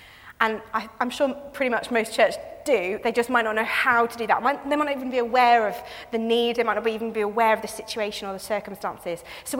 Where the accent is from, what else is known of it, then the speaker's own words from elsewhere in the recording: South East England, United Kingdom; now in North East England, United Kingdom; I'm not from the Northeast. You can usually work that one out from my accent. But I have lived up here for nearly 15 years now.